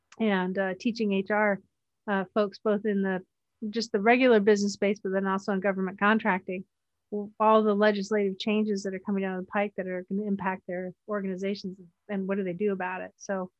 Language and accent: English; Erie, Pennsylvania, United States; Well, I grew up in Erie, Pennsylvania, and we get snow.